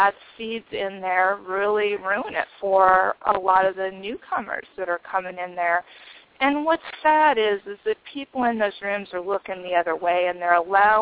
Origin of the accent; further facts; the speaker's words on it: Nebraska, United States; I am from Nebraska.